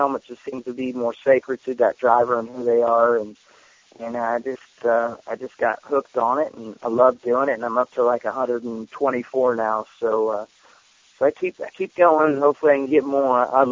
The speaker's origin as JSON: {"language": "English", "region": "Indiana", "country": "United States", "tie": "born or raised there", "said": "I've been lucky enough to be born and raised in Indiana where dirt track racing thrives"}